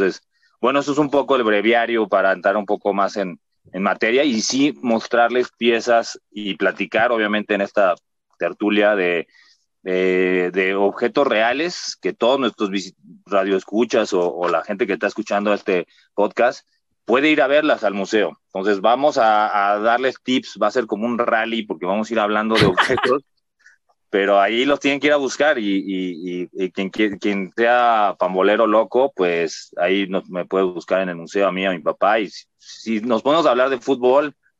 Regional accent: Mexico City, Mexico; born there; Yo nací aquí en el Hospital de México, aquí justamente en Viaducto

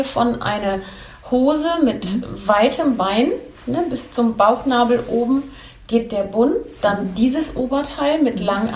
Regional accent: Belgium; Dann kenne ich als Belgierin natürlich auch, nächstes Wochenende bin ich auf einem Familienfest in Belgien.

